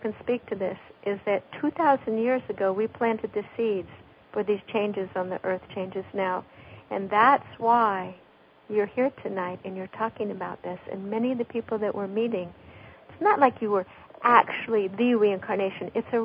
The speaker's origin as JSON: {"language": "English", "region": "California", "country": "United States", "said": "And I said, okay, I'm from the Bay Area."}